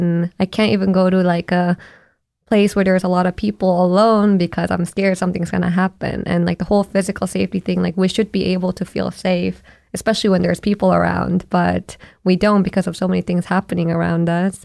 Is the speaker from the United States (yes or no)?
no; South Korea; moved away; When I was growing up in Korea, I didn't know anyone who talked about a therapist